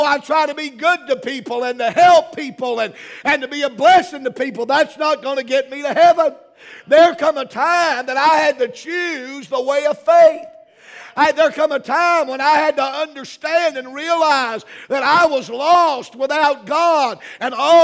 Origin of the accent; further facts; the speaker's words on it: United States; born there; Just because I was born in America didn't make me a Christian.